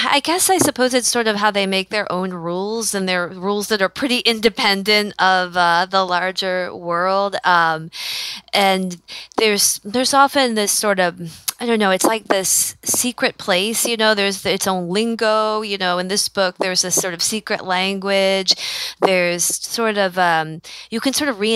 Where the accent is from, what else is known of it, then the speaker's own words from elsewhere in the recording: Grosse Pointe, Michigan, United States; And where I grew up in Grosse Pointe, it was majority of people I knew, parents worked in the industry for one way or another.